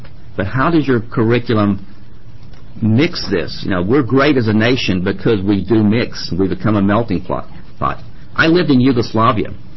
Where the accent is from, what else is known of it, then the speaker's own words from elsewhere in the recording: the South, United States; I grew up in the South in a separate but equal education system.